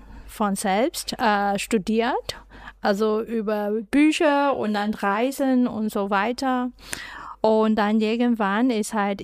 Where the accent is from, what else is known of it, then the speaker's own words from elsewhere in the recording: Hong Kong; German is a second language; weil ich bin ein Hongkonger.